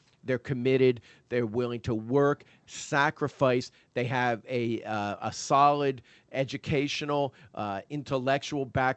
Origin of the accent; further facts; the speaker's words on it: New Jersey, United States; But actually, I'm from New Jersey. We're even harder to embarrass.